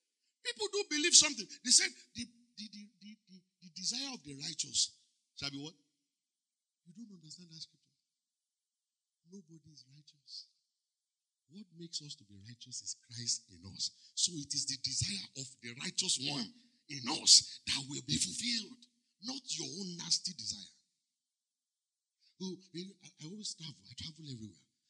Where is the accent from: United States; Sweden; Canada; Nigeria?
Nigeria; So the first thing as a Nigerian, tell me what is the first thing I would think.